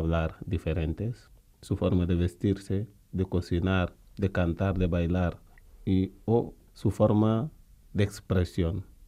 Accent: Senegal; Spanish is a second language; soy senegalés, artista griot.

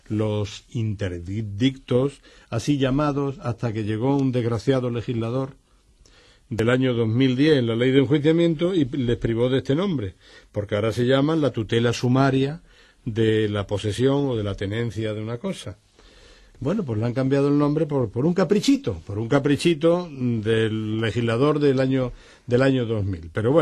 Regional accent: Andalusia, Spain; moved away; como yo ya no soy andaluz, sino soy un andaluz en el exterior

